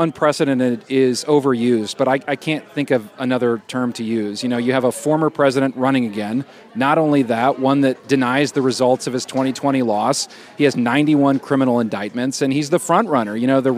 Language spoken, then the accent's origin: English; Midwest, United States; You know, I grew up in the Midwest where it gets pretty cold, but this is a dangerous level of cold.